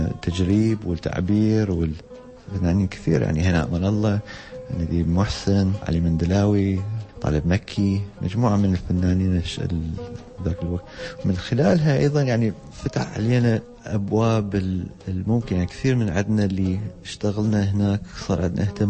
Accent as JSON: {"language": "Arabic", "country": "Iraq", "said": "الهوية الشخصية يعني كعراقي"}